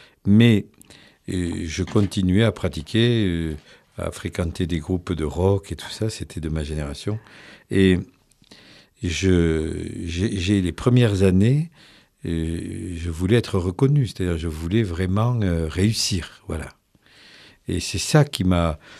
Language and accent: French; Southern France, France; Il y a un côté troubadour, effectivement, puisque je suis du Midi